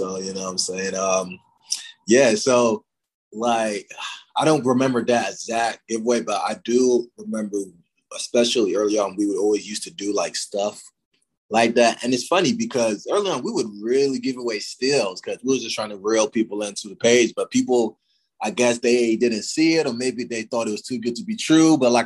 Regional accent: London, United Kingdom; moved away; growing up in London, we just play soccer how kids play basketball

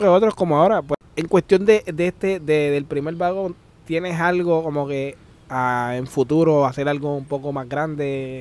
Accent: Piñones, Puerto Rico; yo que soy de Piñones

